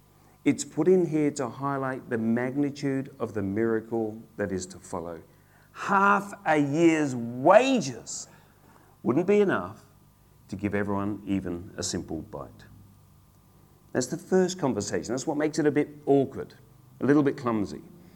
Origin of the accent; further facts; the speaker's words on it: Adelaide, South Australia, Australia; from time to time, head over to South Australia. We're from Adelaide, I guess.